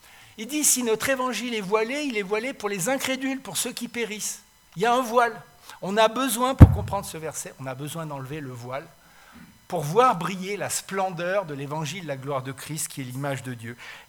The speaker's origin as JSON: {"language": "French", "country": "France", "said": "Quand je veux écrire un article scientifique, je l'écris en anglais directement, même si je suis français."}